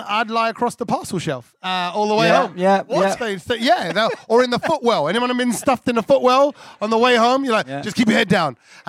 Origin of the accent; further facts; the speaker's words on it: India; We're Indian. I go via your husband.